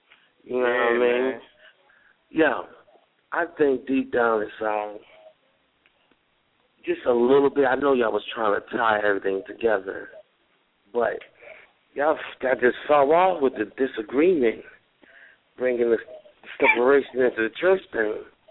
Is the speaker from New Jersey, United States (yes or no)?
yes; New Jersey, United States; I'm actually from Jersey.